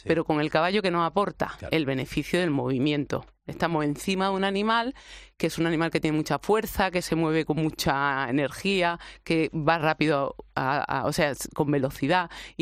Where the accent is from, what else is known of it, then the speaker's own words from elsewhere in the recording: Granada, Andalusia, Spain; accent: Andalusian; Granaína.